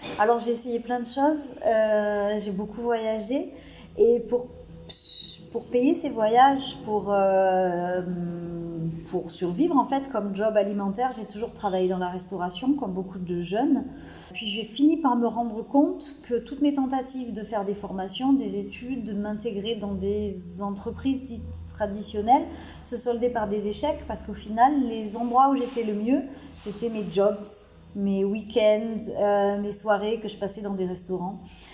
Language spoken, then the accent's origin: French; Aix-en-Provence, Provence-Alpes-Côte d'Azur, France; En France, je viens de la région de Marseille, d'Aix-en-Provence, Marseille. L'arrière-pays aixois. Le dernier endroit où j'ai vécu, ça c'est un petit village qui s'appelait Vernègue.